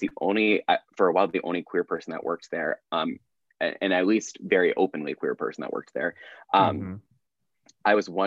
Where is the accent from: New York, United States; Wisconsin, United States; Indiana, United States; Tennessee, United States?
Indiana, United States; And the weird thing was too, it's so I grew up in Northern Indiana when Mike Pence was the governor.